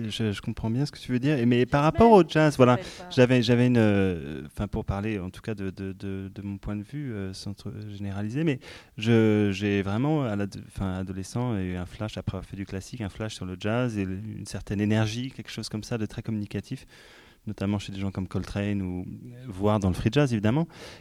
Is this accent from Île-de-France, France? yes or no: yes; Paris, Île-de-France, France; born there; Je suis né à Paris, je suis français.